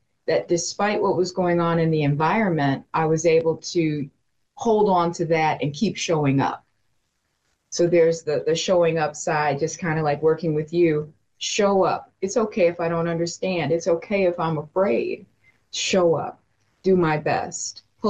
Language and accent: English; Detroit, Michigan, United States; So superimpose that on growing up in Detroit in a predominantly Black neighborhood.